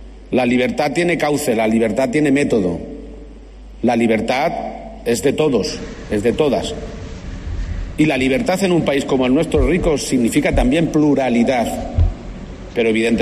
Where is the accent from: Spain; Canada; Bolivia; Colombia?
Spain; Somos españoles.